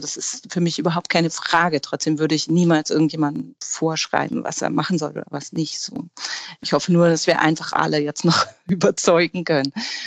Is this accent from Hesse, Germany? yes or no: no; Hamburg, Germany; dass Hamburg für mich grundsätzlich die wichtigste Stadt überhaupt ist und meine Heimat